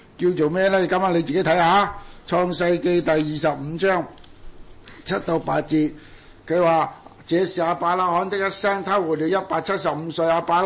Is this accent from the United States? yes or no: no; China; 如果代入我哋中国人所讲个五福，